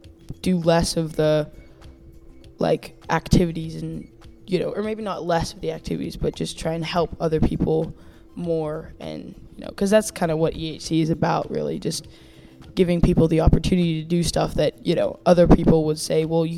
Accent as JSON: {"language": "English", "town": "Meadow Vista", "region": "California", "country": "United States", "said": "I'm from Northern California, a little town called Meadow Vista."}